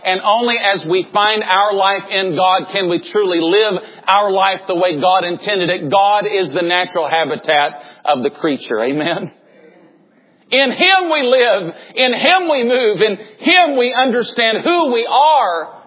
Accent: Tennessee, United States; I grew up in East Tennessee. I'd never been hardly out of the southeast of the United States. I grew up in a very white area.

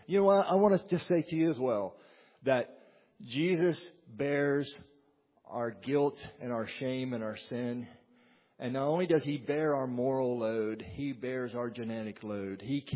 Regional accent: West Virginia, United States; And even though I'm from West Virginia, I managed to get out of the gene pool, okay?

